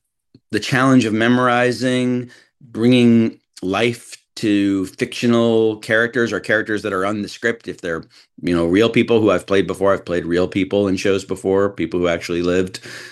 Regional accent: St. Louis, Missouri, United States; I'm from St. Louis, Missouri originally, which is why I sound like this.

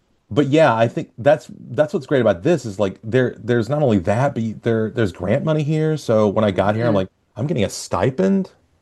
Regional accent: Birmingham, Alabama, United States; now in Twin Cities, United States; I'm from Birmingham, Alabama. I grew up there, and I was there through my 20s.

